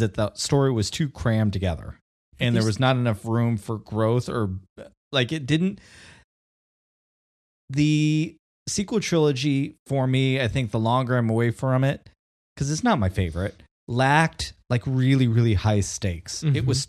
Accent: Southwest, United States; I grew up in the Southwest. And we had these things called portables

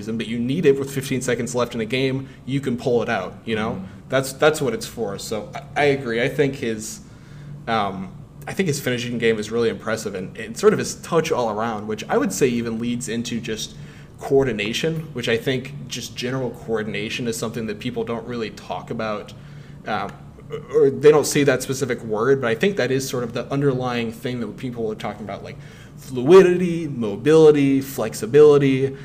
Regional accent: Spartanburg, South Carolina, United States; I'm actually from Spartanburg, South Carolina, which is where Zion played his high school ball.

